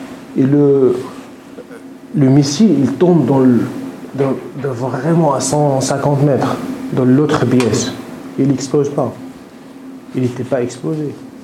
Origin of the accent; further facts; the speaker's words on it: Eastern Ghouta, Rif Dimashq, Syria; French is a second language; je viens d'un banlieue de Damas qui s'appelle la Ghouta orientale, qui est une région qui était assiégée